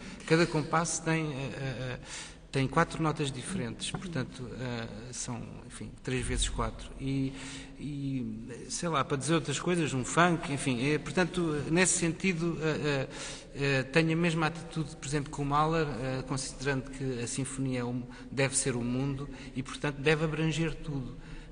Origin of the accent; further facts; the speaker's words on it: Portugal; Porque, quer dizer, eu sou português.